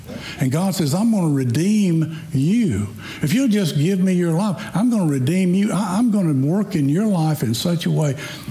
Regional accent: Tennessee, United States; See, I can say that because Laura and I grew up in Tennessee.

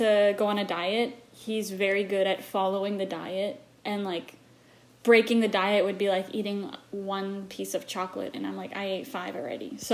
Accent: Indonesia; now in United States; We lived in Surabaya for a while, and I grew up in Indonesia for my whole life.

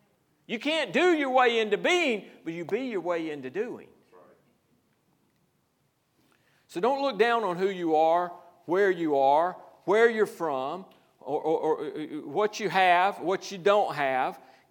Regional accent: Isla, Georgia, United States; I mean, I'm from Isla, Georgia. It's still, I think they have a flashing light there now.

